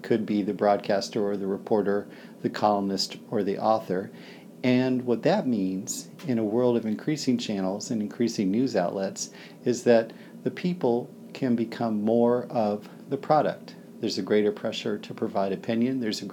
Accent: Raleigh, North Carolina, United States; My hometown newspaper is the Raleigh News and Observer.

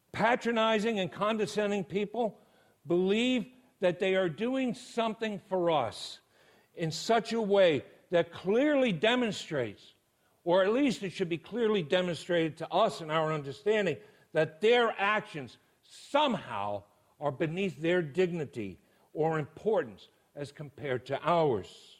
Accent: New York City, New York, United States; I'm from New York City. I really have a problem with condescending and patronizing people.

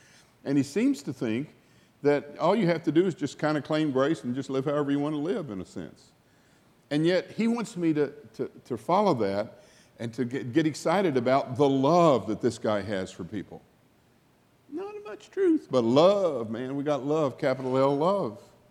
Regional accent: Arkansas, United States; I turned to my hometown in Arkansas, and there were like one or two little places they could stay.

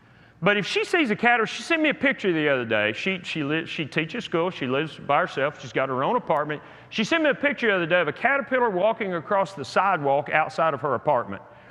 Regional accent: Texas, United States; I grew up in West Texas where you can see for miles because there are no trees and there are no hills and it's just flat.

